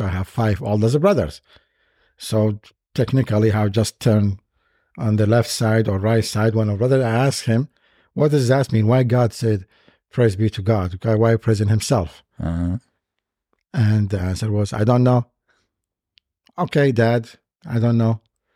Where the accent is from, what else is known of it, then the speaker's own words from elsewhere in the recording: Baghdad, Baghdad Governorate, Iraq; And I was born and raised in Iraq, in Baghdad, as a Muslim Shiite.